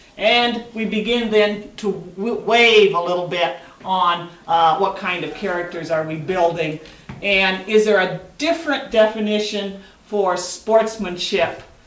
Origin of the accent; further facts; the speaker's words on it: Chicago, Illinois, United States; and obviously I'm from the Chicago area.